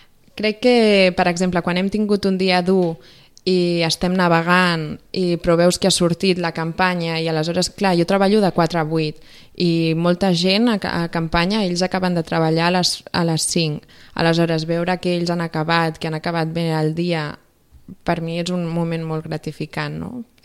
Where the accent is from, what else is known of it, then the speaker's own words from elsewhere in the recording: Catalonia, Spain; jo soc de Catalunya, aleshores el primer que em van preguntar va ser...